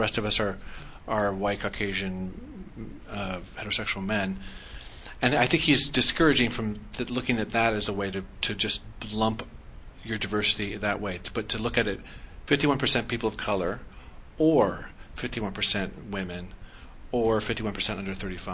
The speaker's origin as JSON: {"language": "English", "town": "Phoenix", "region": "Arizona", "country": "United States", "tie": "born or raised there", "said": "My hometown."}